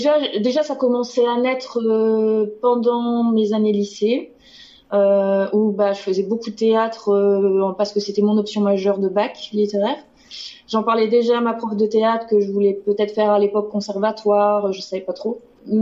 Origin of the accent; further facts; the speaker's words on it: Hauts-de-France, France; now in Paris, France; Je viens du Nord à l'origine et je suis arrivée à Paris en 2017